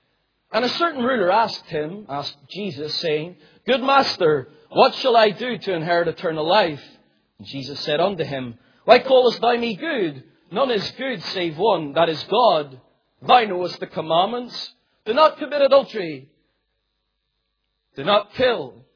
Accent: Northern Ireland, United Kingdom; I'm sure most of us are from Northern Ireland, born and bred in Ulster.

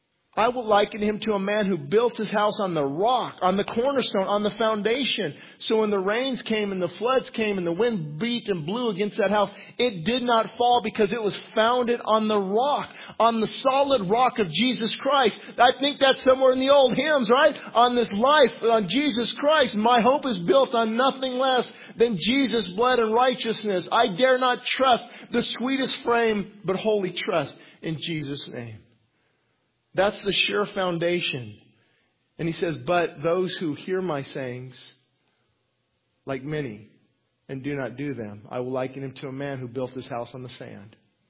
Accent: United States; I'm American. Does that qualify?

